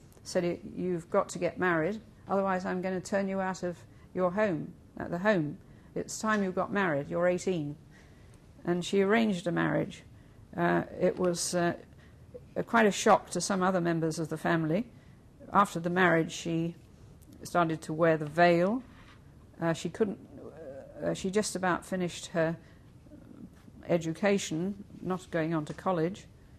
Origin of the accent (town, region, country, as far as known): United Kingdom